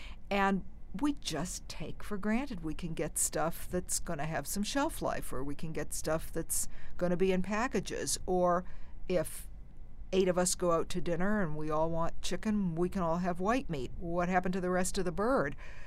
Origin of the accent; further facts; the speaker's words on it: New England, United States; I'm originally from New England